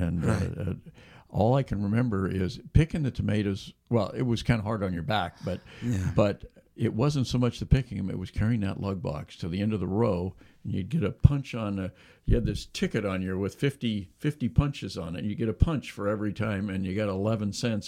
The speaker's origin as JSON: {"language": "English", "town": "Davis", "region": "California", "country": "United States", "tie": "born or raised there", "said": "I was one of the lucky ones when I was growing up in Davis."}